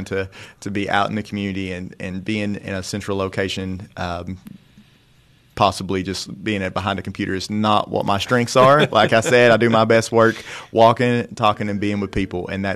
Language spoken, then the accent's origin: English; Jamestown, Tennessee, United States; I'm from Jamestown, Tennessee. So I grew up in a small community called Allert.